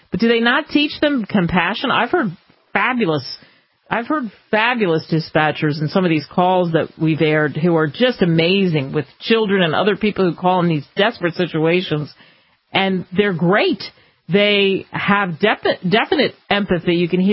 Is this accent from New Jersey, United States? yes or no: no; Pennsylvania, United States; In the NFL, I know, because I grew up outside of Philadelphia, and we hated those Redskins.